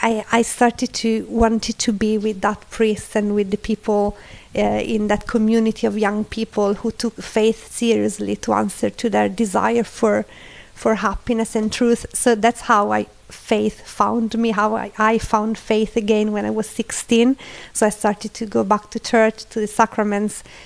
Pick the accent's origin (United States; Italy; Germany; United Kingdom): Italy; I can say that, you know, I come from Italy, so when I was born, 1981